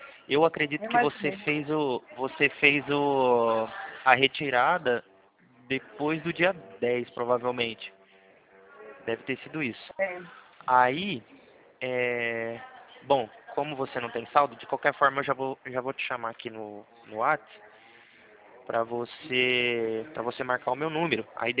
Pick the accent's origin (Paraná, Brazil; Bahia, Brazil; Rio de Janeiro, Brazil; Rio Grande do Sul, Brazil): Paraná, Brazil; Cornélio Procópio; sou de Cornélio Procópio, no Paraná.